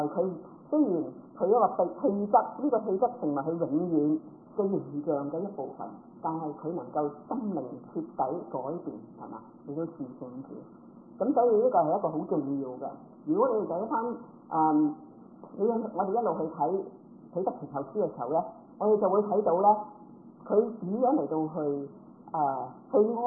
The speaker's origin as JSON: {"language": "Cantonese", "country": "China", "said": "有時我哋中國人會有一句説話叫做三歲定八十嘛"}